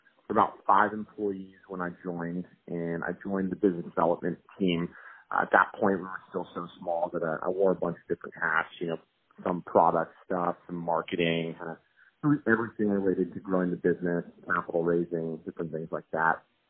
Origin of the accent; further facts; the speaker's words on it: Colorado, United States; So, by way of background, I grew up in Colorado, then I went to USC